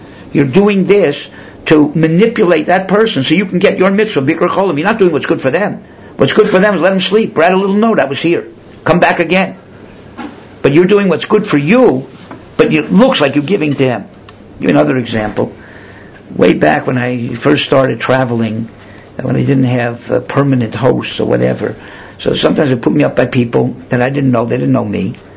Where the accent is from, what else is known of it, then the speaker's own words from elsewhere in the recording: Miami, Florida, United States; When I was a teenager, and I grew up in Miami